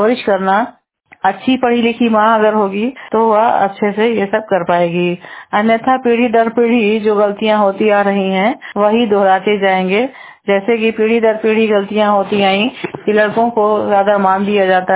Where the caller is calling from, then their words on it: Mau, Uttar Pradesh, India; मैं जनपद मऊ से हूँ